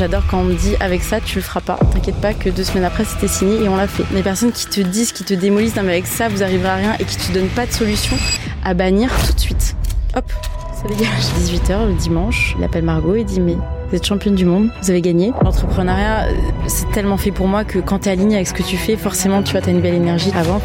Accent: Mulhouse, Grand Est, France; j'ai grandi à Mulhouse. Je suis née à Mulhouse en Alsace, pas loin de la Suisse, et on habitait dans la campagne entre Mulhouse et Bâle.

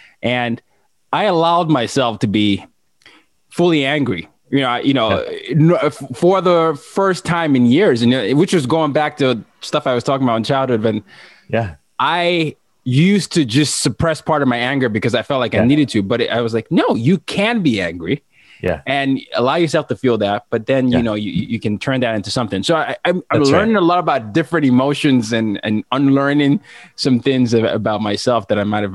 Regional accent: Nigeria; But so I shared with you that I'm from Nigeria, but I don't know if you know that I grew up in 5 countries and 4 continents.

